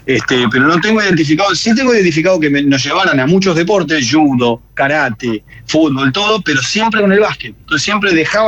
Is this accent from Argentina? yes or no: yes; Villa Carlos Paz, Córdoba, Argentina; yo soy de Carlos Paz, a 30 kilómetros de Córdoba